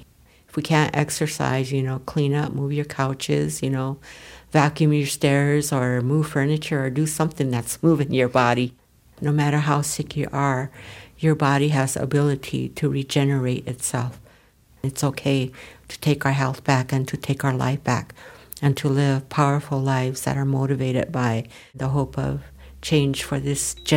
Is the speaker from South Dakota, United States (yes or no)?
yes; Rosewood, South Dakota, United States; I am from Rosewood, South Dakota